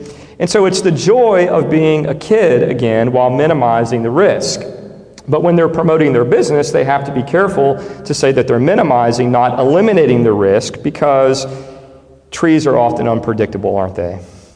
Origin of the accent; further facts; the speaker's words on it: Lakeland, Florida, United States; One thing great about the neighborhood that I grew up in Lakeland, Florida, is that we had these enormous grandfather oak trees.